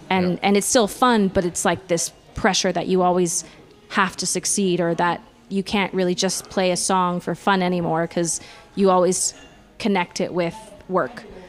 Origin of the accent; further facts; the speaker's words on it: Canada; accent: American; even though my accent sounds American, I mean, I grew up in Canada, but I didn't really, like, I'd never really spent that much time in America.